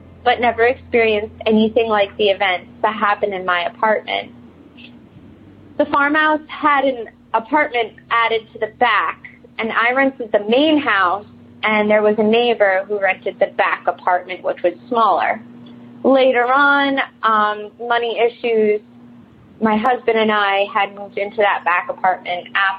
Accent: New York, United States; I'm from New York. I used to live in an old farmhouse built in the 1800s.

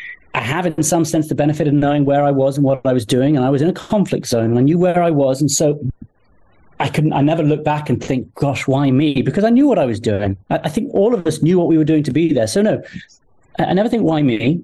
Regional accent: United States; You know, despite the accent, I'm an American, a proud American.

